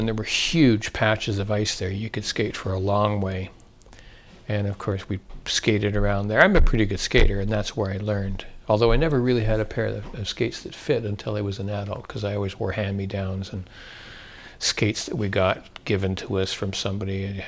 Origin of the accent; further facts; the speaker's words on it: Ontario, Canada; born there; because I was born in Ontario